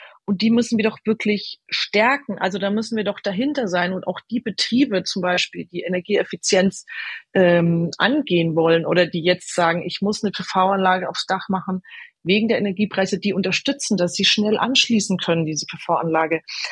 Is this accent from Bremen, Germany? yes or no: no; Bavaria, Germany; Ich bin aus Franken, ich bin da viel unterwegs.